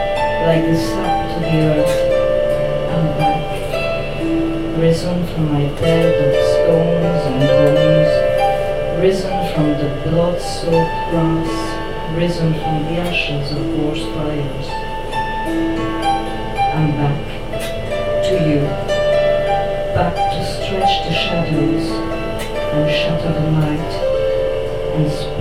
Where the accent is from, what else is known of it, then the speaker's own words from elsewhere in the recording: France; English is a second language; I'm not Irish, you know, I have to connect to my own son. I think I heard somebody speaking with a French accent earlier on, so I'm not sure if he even knows what I'm going to talk about, because I'm going to talk about cheese. I'm going to talk about a cheese that we have in France